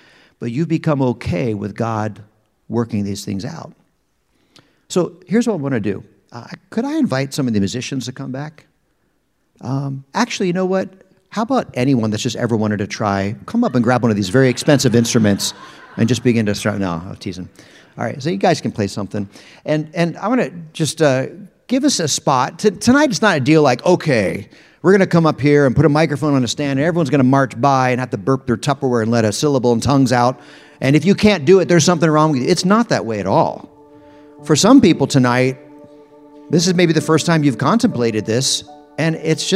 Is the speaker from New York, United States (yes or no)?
no; Harrisburg, Pennsylvania, United States; So I was raised in Harrisburg, Pennsylvania, where we now live again after all these years.